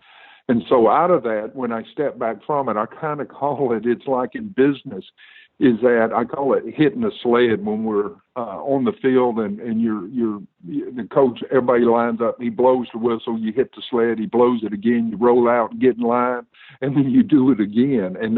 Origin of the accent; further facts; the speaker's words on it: the South, United States; one of the biggest benefits growing up in the South is that no matter where you were from or what color you were, we all had to play as a team.